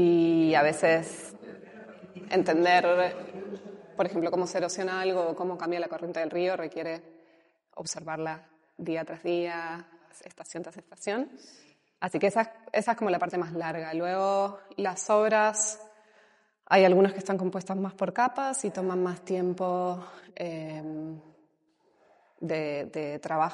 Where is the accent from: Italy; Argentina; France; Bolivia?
Argentina; now in Spain; Yo soy de Argentina. Siempre tuve mucha relación con el campo y con la naturaleza. Mi familia vive en la periferia de Buenos Aires. Pero desde hace ya casi 10 años vivo. Primero empecé viniendo puntualmente y ahora ya vivo oficialmente hace como unos 8 años aquí en el Valle de Ricote.